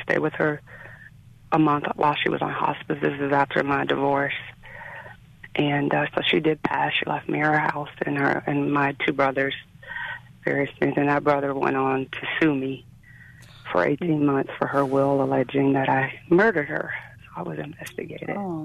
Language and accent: English; Cincinnati, Ohio, United States; moved away as an adult; I'm from Cincinnati, Ohio, and I left home for a better life by joining the military.